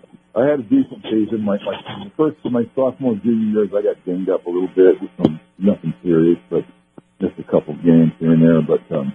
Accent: Stockton, California, United States; I played on the very first TV Pop Warner team Stockton ever had, the West Stockton Bear Cubs.

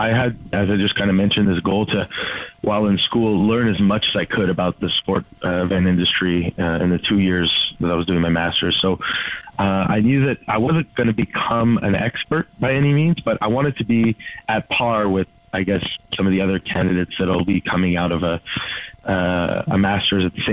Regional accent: Montreal, Quebec, Canada; moved away as an adult; I left my hometown of Montreal, moved to Ottawa, which isn't too far

